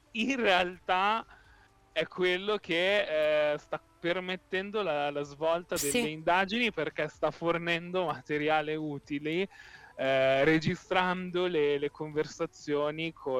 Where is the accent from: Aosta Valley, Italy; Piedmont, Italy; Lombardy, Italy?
Aosta Valley, Italy; Sarre; Sarre. Sono di Sarre, ci faccio caso.